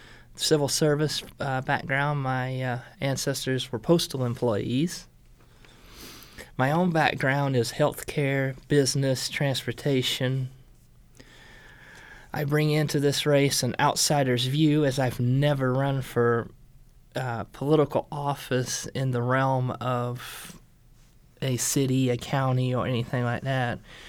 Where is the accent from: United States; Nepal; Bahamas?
United States; Macomb; also born or lived in Seattle; Well, I'm originally from a small town. I've done my time in a major metropolitan area, so to speak. I came from Seattle. I did 8 years in Seattle. And I see some similarities to the area I grew up in Macomb, and some similarities to Seattle.